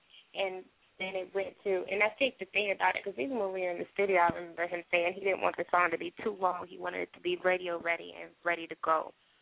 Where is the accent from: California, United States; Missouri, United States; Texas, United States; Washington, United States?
Texas, United States; Killeen; Everybody's from the same city. And it's my hometown, so Killeen, Texas.